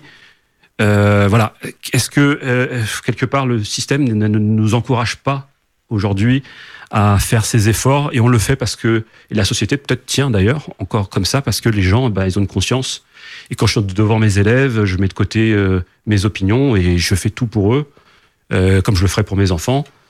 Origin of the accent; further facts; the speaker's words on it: Chennevières-sur-Marne, Île-de-France, France; moved away as an adult; now in Rouen, France; je suis d'ici, du Val-de-Marne. Je suis né au Plessis-Trévis, j'ai grandi à Chennevières et à Boissy-Saint-Léger. Et donc j'étais muté en 2004 sur Rouen, où je demeure depuis maintenant bientôt 20 ans.